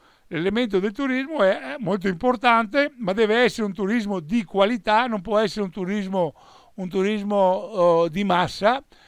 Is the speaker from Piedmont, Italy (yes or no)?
no; Veneto, Italy; Noi come veneti siamo circa approssimativamente 6 milioni di persone